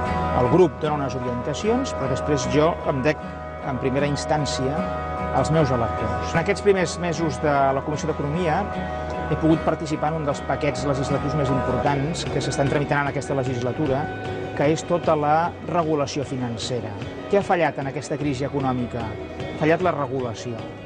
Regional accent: Catalonia, Spain; jo que vinc del Pirineu i vinc de pagès

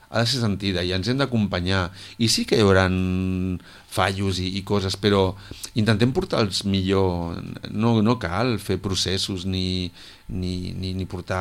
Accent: Sitges, Catalonia, Spain; Perquè som tots fills de Sitges, som tots gent que donem tot per la festa, vull dir

